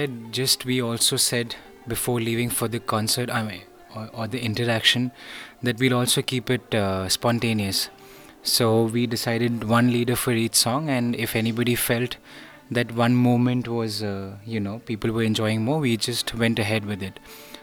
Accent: Delhi, India; I come from India, from Delhi, and I'm a singer.

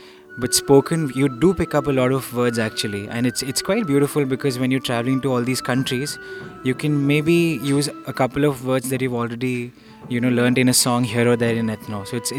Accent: India; from India, and I'm a singer primarily

